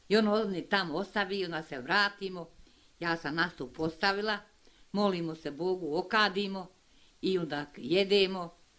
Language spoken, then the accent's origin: Serbian; Vozuća, Federation of Bosnia and Herzegovina, Bosnia & Herzegovina; born there; rođena sam u Vozućuj, krštena sam u Vozućuj.